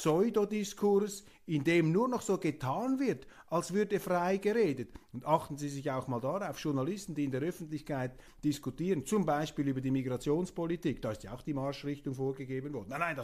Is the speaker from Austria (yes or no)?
no; Switzerland; Nach meinen Informationen, bescheiden als Schweizer, wenn ich das da zusammenzähle